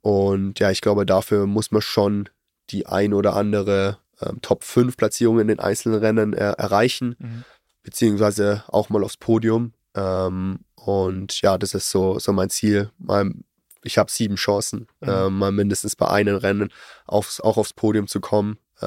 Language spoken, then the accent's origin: German; Germany; Also ich meine, gerade so als Deutscher, das ist so, ja, das Langdistanzrennen